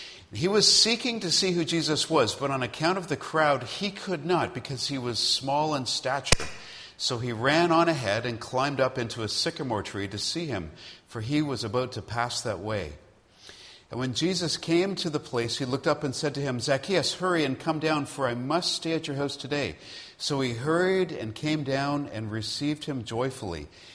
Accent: Toronto, Ontario, Canada; the Lord called us back to where I grew up in Toronto.

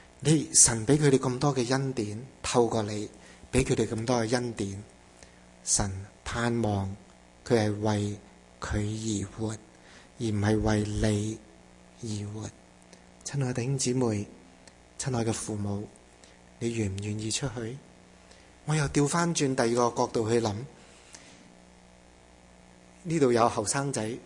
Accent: Canada; 我心里面就立刻讲，我唔系中国人，我系加拿大人

